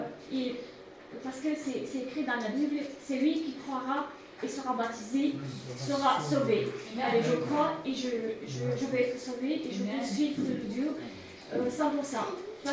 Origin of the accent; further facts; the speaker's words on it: Romania; French is a second language; moved away as an adult; now in France; je suis roumaine. On est venu en France en décembre 2017. Jusqu'en août 2018, quand on a déménagé au Bagne